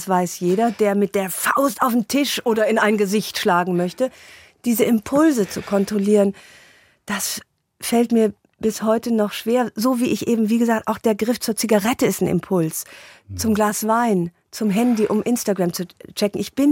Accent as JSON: {"language": "German", "region": "Rhineland", "country": "Germany", "said": "ich bin Rheinländerin, ich bin Ungarin"}